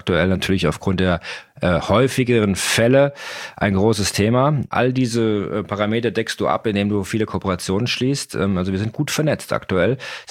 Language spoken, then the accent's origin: German; Munich, Bavaria, Germany; born there; Als gebürtiger Münchner mit einer Praxis in München, im Herzen der Stadt